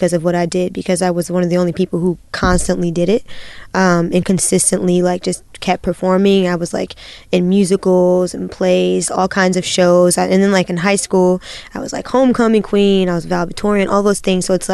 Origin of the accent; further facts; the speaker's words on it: Canton, Ohio, United States; Yeah, I'm from Ohio. I'm from Canton, Ohio.